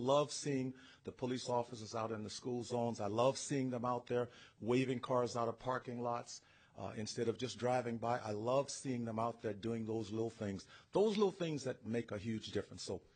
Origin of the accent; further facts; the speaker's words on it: Louisiana, United States; I was born and raised in Louisiana, and there was an old saying that we had in Louisiana